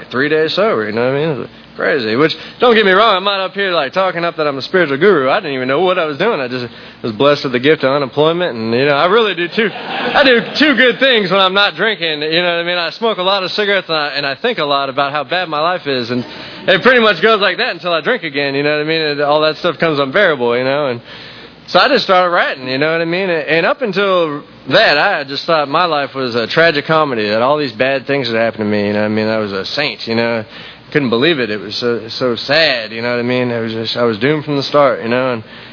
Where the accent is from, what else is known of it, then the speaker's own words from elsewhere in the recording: St. Petersburg, Florida, United States; And me, I'm from St. Pete.